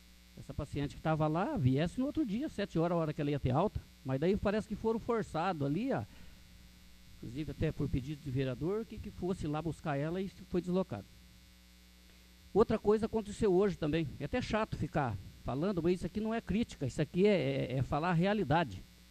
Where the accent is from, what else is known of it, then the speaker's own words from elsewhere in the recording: Rio Bom, Brazil; born there; eu nasci aqui em Rio Bom.